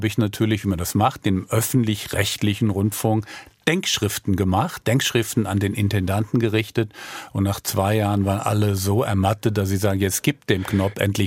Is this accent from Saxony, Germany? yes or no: no; Aschaffenburg, Bavaria, Germany; Und ja, das bayerische Abitur war damals wirklich hart und gut. Die bei uns in Aschaffenburg ein bisschen schwächelten, sind mit dem Bummelzug morgens nach Babenhausen